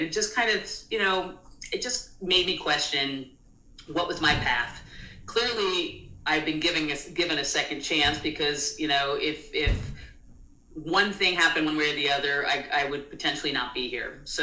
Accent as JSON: {"language": "English", "region": "California", "country": "United States", "tie": "born or raised there", "said": "So, we grew up in Orange County, and then I came up to Northern California in 1985, aging myself there."}